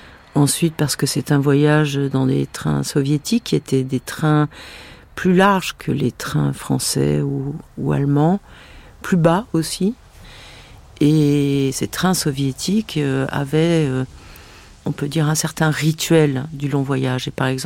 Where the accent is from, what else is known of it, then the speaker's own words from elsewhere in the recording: Paris, Île-de-France, France; born there; Je suis née en 1961 à Paris. Et je viens d'un milieu qui est un milieu franco-russe, franco-français par ma mère et russe par mon père